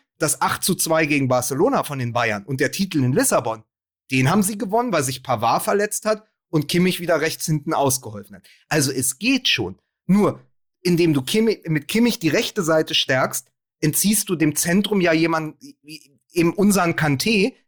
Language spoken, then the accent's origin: German; Austria; wir als Österreicher